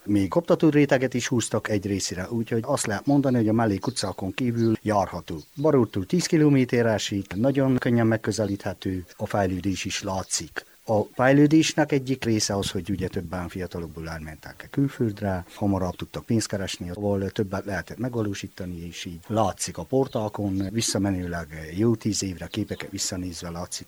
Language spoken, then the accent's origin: Hungarian; Bodoș, Covasna, Romania; bodosi lakos, 55 éves, itt születtem Bodosba.